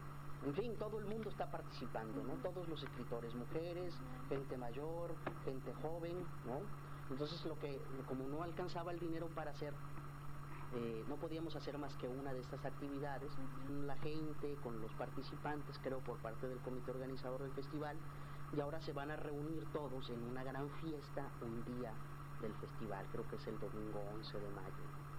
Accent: Baja California, Mexico; Nosotros no somos raza, no somos chicanos, no somos pochos, no somos nada de eso. Nosotros somos mexicanos que vivimos en Baja California.

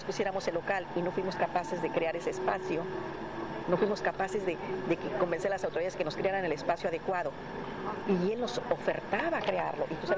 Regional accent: Jalisco, Mexico; Y estoy hablando de mi tierra natal, de Jalisco

